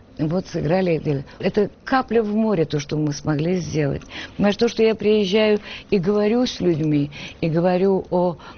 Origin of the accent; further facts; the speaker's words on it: Ukraine; first language Ukrainian; Я украинка, и это мой родной язык.